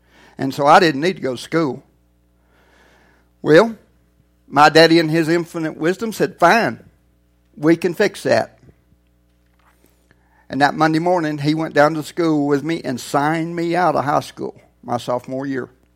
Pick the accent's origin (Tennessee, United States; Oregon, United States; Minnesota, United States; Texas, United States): Texas, United States; Pampa; To be honest, when I grew up in Pampa, Texas, I was kind of like my daddy and most of the people I was raised with.